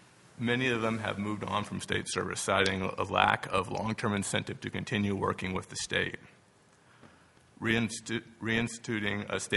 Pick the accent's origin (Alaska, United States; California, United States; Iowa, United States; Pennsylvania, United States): Alaska, United States; Palmer; now in Juneau, United States; I am from Palmer and currently live in Juneau, moving here in 2022.